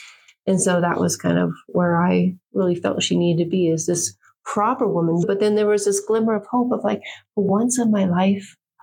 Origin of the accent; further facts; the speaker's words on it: Portland, United States; So I grew up mostly in Portland for my high school years and stuff.